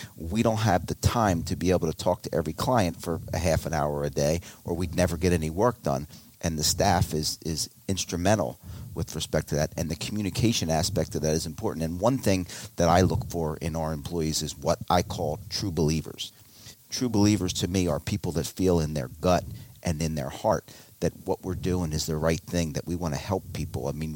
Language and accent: English; Germantown, Pennsylvania, United States; I grew up on High Street in Germantown, a few blocks from Martin Luther King High School